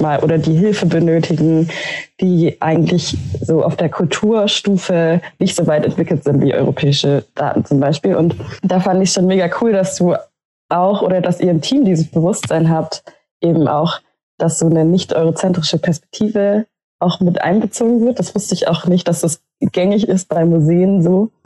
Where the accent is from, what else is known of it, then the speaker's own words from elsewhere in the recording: Stuttgart, Baden-Württemberg, Germany; aber ich bin selber in Stuttgart aufgewachsen